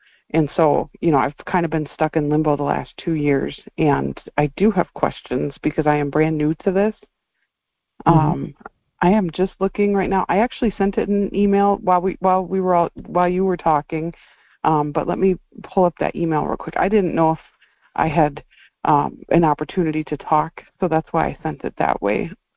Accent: Wisconsin, United States; I'm from Wisconsin.

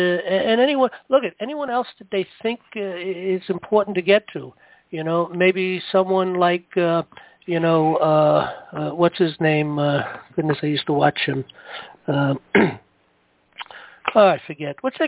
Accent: Bronx, New York, United States; And I come from the Bronx, and yeah, there's a few bad neighborhoods that had problems and you had to deal with.

